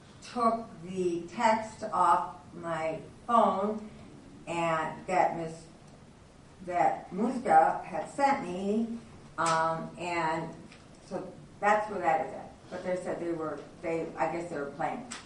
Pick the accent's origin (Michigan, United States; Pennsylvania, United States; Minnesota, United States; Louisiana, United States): Minnesota, United States; now in Tucson, United States; I'm a snowbird from Minnesota, and so we winter in Tucson.